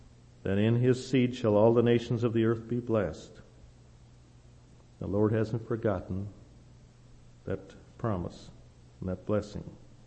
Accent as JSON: {"language": "English", "region": "the Ozarks", "country": "United States", "tie": "born or raised there", "said": "I was raised in the Ozarks."}